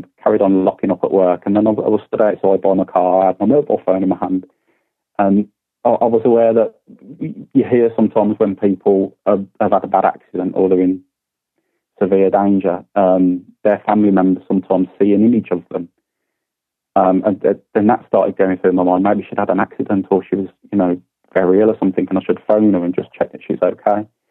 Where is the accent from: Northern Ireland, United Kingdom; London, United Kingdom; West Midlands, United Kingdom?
West Midlands, United Kingdom; Birmingham; moved away as an adult; now in Lincoln, United Kingdom; I moved from Birmingham when I was about 30. My wife lives in Lincoln. So I've kind of moved up here now, and Lincoln's been my home ever since.